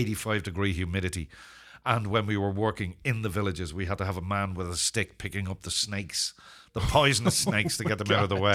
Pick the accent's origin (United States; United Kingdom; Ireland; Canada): Ireland; Well, first of all, I'm not British. I'm Irish.